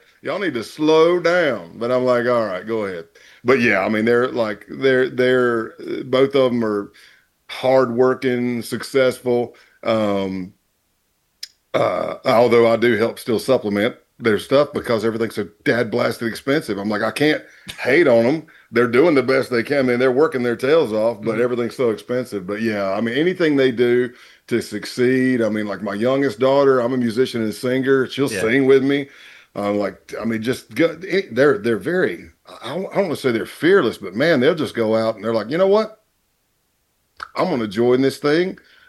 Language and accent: English; Greenville, South Carolina, United States; Greenville, South Carolina.